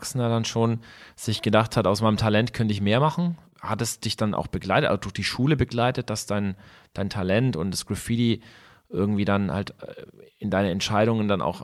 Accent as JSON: {"language": "German", "region": "Bavaria", "country": "Germany", "said": "für uns zum Beispiel jetzt im Süden, wir sind ja jetzt aus Bayern"}